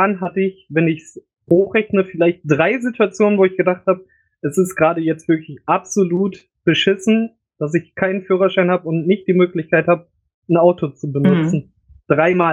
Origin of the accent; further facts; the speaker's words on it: Düsseldorf, North Rhine-Westphalia, Germany; Wir sind halt Düsseldorfer.